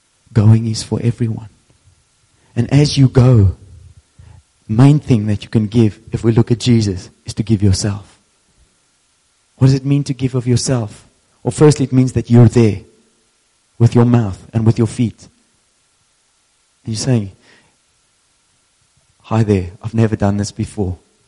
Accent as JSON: {"language": "English", "town": "Franschhoek", "region": "Western Cape", "country": "South Africa", "said": "I know this is a bit weird, but we're so and so, and we're from Franschhoek, and we got the following to share with you."}